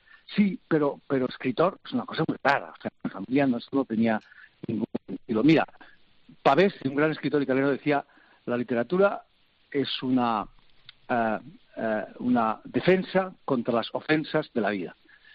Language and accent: Spanish; Ibahernando, Extremadura, Spain; also born or lived in Girona; nos íbamos desde Gerona a mi pueblo, a Extremadura, a Iba Hernando, al lado de Trujillo, donde vivía, donde nací, donde es toda mi familia